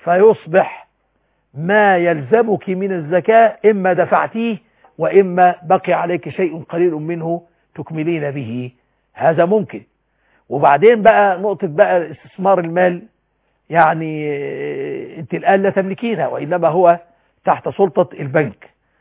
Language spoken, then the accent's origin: Arabic; Egypt